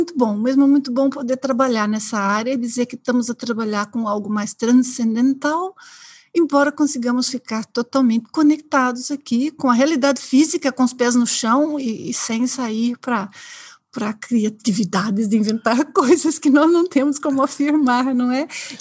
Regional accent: Brazil; now in Portugal; Eu já vivi em vários países justamente a fazer esse trabalho, mas, embora, óbvio, todos estão a me ouvir, sabem que eu sou brasileira, eu me considero coração português cá, já me considero assim.

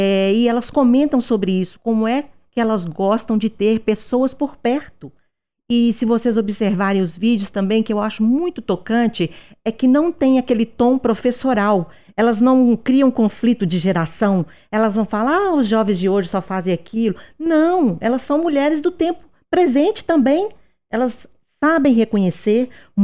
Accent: São José da Lapa, Minas Gerais, Brazil; also born or lived in Itaúna; now in Lagoa Santa, Brazil; mulheres que eu conheço desde a minha infância, em São José da Lapa, onde eu fui criada. Eu nasci em Itaúna, mas fui criada em São José da Lapa.

